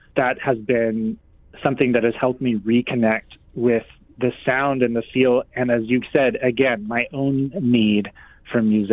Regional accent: Oklahoma, United States; I grew up in Oklahoma, where maybe like Omaha, it isn't the New York of classical music.

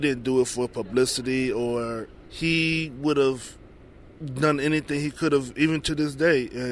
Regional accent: Virginia, United States; now in Greensboro, United States; I'm originally from Virginia, but now I'm relocated to Greensboro, North Carolina.

